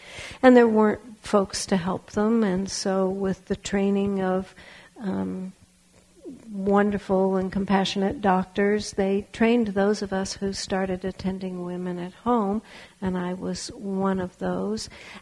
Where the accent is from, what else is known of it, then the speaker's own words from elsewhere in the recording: Berkeley, California, United States; also born or lived in Los Angeles; I was raised in Los Angeles, but I grew up in Berkeley.